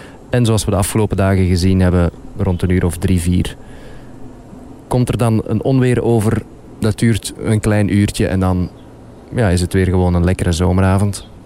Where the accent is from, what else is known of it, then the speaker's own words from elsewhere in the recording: Belgium; Als Belg die in het buitenland gewoond heeft, worstel ik daar zelf nog altijd mee van, wat is nu thuis?